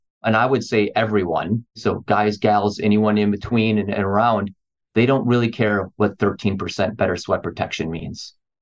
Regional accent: Wisconsin, United States; So I'm from Wisconsin originally. So we were in the Midwest

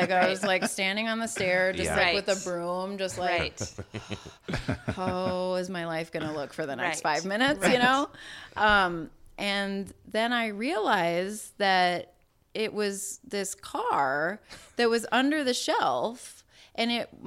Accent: South Dakota, United States; I grew up in South Dakota.

